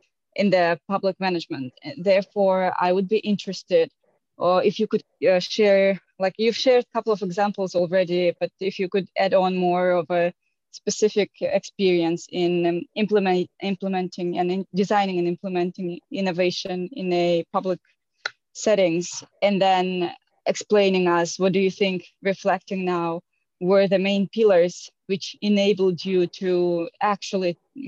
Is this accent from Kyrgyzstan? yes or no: yes; Kyrgyzstan; English is a second language; I'm coming from Kyrgyzstan